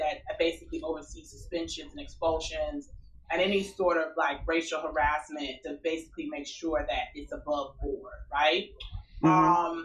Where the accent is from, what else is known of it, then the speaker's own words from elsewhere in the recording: Chicago, Illinois, United States; Like, when I found out, like, I'm from Chicago originally. Mm-hmm. So I taught in Chicago and New York.